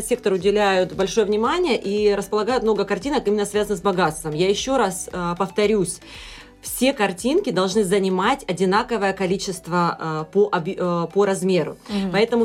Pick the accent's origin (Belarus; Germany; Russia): Russia; Taganrog, Rostov Oblast; Да, да, да, я из Таганрога.